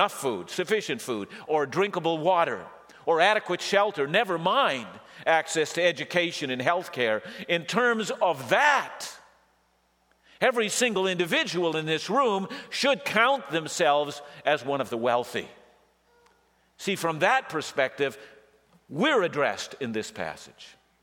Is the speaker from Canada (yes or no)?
yes; British Columbia, Canada; I grew up here on the Lower Mainland